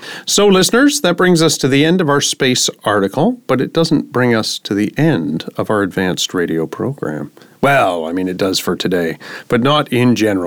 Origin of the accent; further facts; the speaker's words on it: Canada; I'm a Canadian, right? So I was brought up in opposition to what we call the American War of Independence.